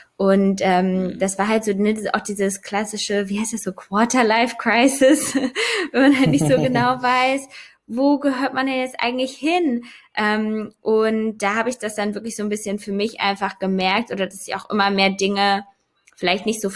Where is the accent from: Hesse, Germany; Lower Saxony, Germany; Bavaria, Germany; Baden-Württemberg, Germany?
Hesse, Germany; moved away as an adult; also born or lived in Cologne; now in Berlin, Germany; Hessen, aus so einem ganz kleinen Dorf da und bin dann zum Studieren, 2014 war das, glaube ich, dann nach Köln gezogen, habe da 5 Jahre gelebt und dann bin ich quasi jetzt dann nach Berlin